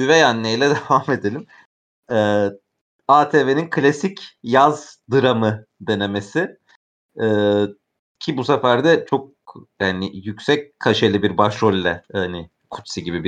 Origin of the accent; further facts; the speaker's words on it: İzmir, Turkey; Hani İzmirliyim oradan biliyorum.